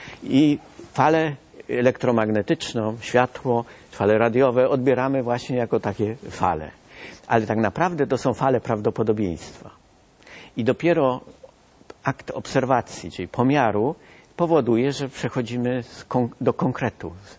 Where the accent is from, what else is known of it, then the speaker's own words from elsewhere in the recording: Kcynia, Kuyavian-Pomeranian Voivodeship, Poland; Ja wspominam o tym, bo się wychowałem w Kcyni.